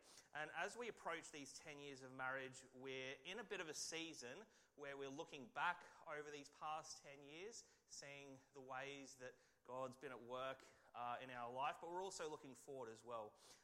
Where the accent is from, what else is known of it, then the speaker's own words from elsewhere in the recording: Australia; accent: Australian; particularly as an Australian, and how I speak as an Australian. So, yeah, we just slur all our words and whatever.